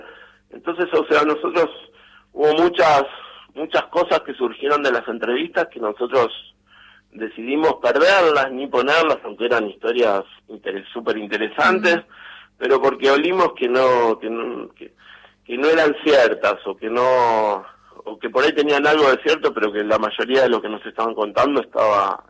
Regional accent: Argentina; el ídolo que más nos representa como argentinos

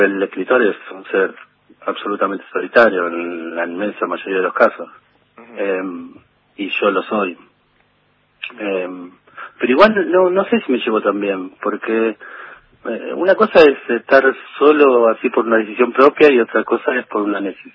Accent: Baradero, Buenos Aires Province, Argentina; Y van a vivir a Baradero, que es mi pueblo

